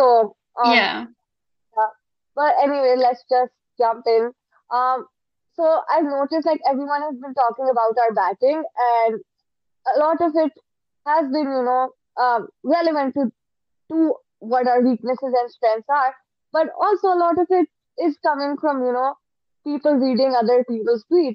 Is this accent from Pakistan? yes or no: yes; Pakistan; I think that comes with being a Pakistani fan. No matter if it's our girls playing or our boys playing, we're all a little terrified.